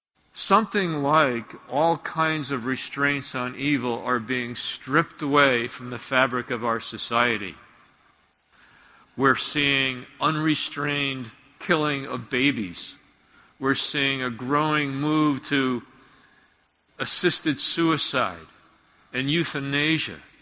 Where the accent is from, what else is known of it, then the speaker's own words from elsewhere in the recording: Teaneck, New Jersey, United States; I remember growing up in Teaneck, New Jersey. Lots of Jewish people, lots of Protestant people, and some of us Catholic people.